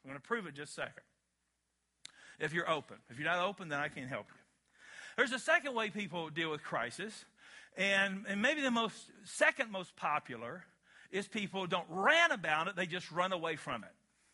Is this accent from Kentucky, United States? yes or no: yes; Kentucky, United States; Okay, I'm from Kentucky. We're smoking as a spiritual gift.